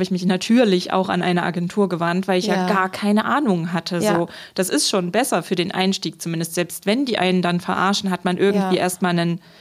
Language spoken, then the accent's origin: German; Berlin, Germany; Und ja, ich bin 35 Jahre, ich komme aus Berlin.